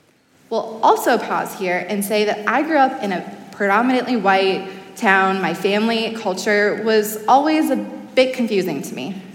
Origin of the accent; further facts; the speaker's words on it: Rochester, Minnesota, United States; I grew up outside Rochester, Minnesota, in a small farm community on about 100 acres of land.